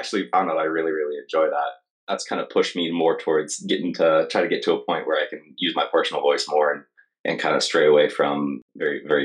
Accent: Florida, United States; I'm really passionate about Florida. I grew up here. I was born here. It's a state of extremes, and I enjoy talking about it.

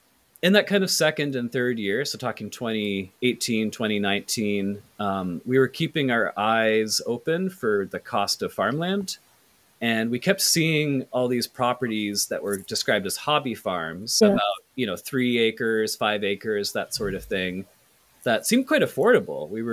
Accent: Toronto, Ontario, Canada; I'm born and raised in Toronto.

